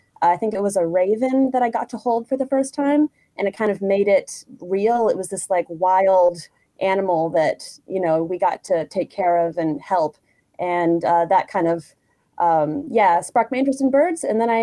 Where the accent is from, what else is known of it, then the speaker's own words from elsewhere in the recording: Kodiak, Alaska, United States; Yeah, so I've been born and raised in Alaska. I grew up in rural Kodiak in a commercial fishing family.